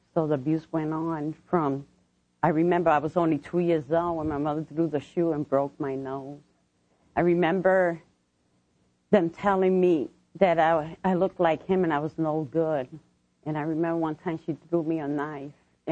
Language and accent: English; New York City, New York, United States; born there; I was born in New York City, and I want to share my testimony.